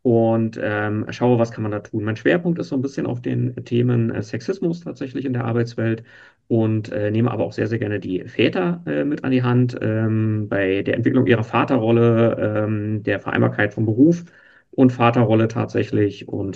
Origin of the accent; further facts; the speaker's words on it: Berlin, Germany; Ich bin Berliner, ich wohne mit meiner Familie in Berlin